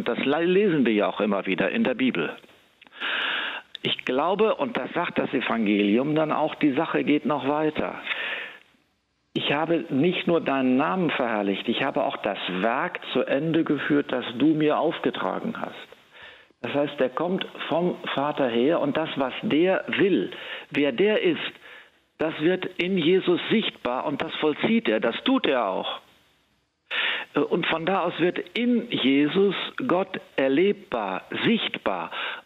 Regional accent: Münster, North Rhine-Westphalia, Germany; dass ich von Münster, wo ich herstamme, nach Rom zum Studium geschickt worden bin.

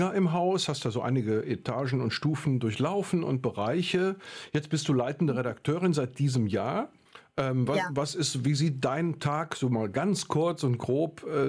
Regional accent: Cologne, North Rhine-Westphalia, Germany; Also ich bin ja so auch ein Rheinland, auch durch und durch bin Kölner

